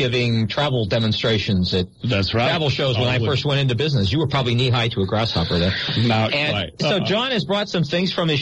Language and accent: English; California, United States; And I said, you know what? We're from California. In California, we go to the snow.